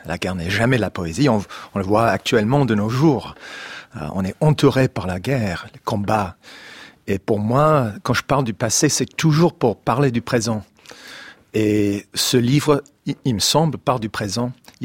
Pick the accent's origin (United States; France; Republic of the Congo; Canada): United States; Indiana; French is a second language; Moi, je viens de l'Indiana. Moi, je connais bien ce pays de fermes et de fermiers et fermières.